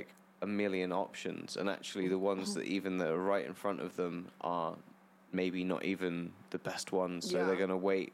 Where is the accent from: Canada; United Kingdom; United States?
United Kingdom; England; So they stayed in England, basically. And that's why I'm English and not Australian.